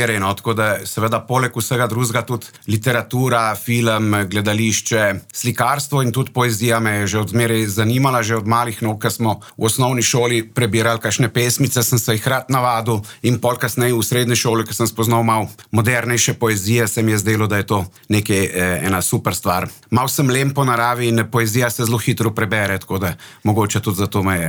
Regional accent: Inner Carniola, Slovenia; da sem Hribec v dolini, mi pravijo tudi, da sem Cerkničan, tako da vse skupaj nekako zapakiram, pa rečem, da sem Notranjec, sem povsod po malem živo

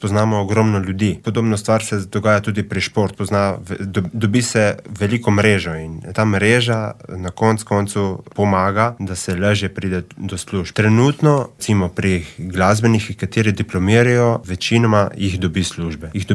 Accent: Lokev, Coastal–Karst, Slovenia; Jaz prihajam iz Lokve.

